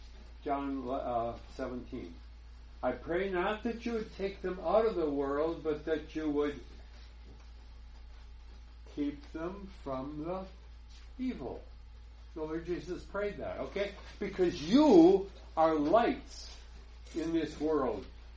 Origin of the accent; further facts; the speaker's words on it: Green Bay, Wisconsin, United States; You know, I grew up in Green Bay, Wisconsin. I mean, I'm not a foreigner.